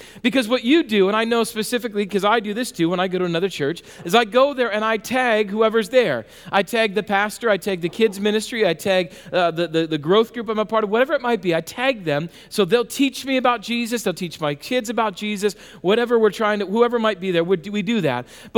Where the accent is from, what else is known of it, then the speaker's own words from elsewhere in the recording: South Dakota, United States; When I was younger and growing up in South Dakota, again, I went to this small church called First Christian Church.